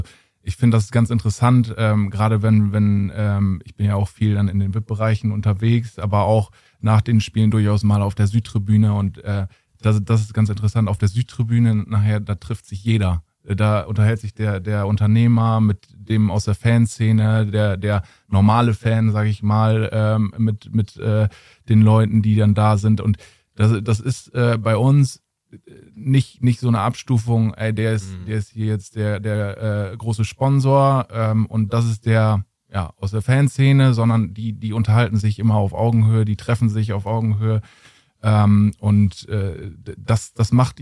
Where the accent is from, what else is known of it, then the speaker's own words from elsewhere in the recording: Spelle, Lower Saxony, Germany; Also ich komm aus Spelle, fahre dann ja jeden Morgen nach Meppen